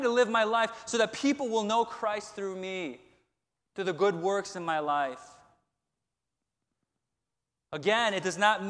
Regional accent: Chicago, Illinois, United States; I'm a Cubs guy because I'm from Chicago.

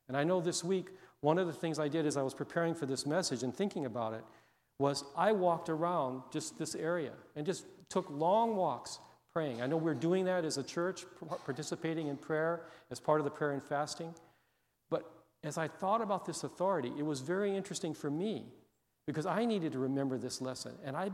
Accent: Texas, United States; I grew up in Texas for part of my life and grew up riding horses in the elementary school

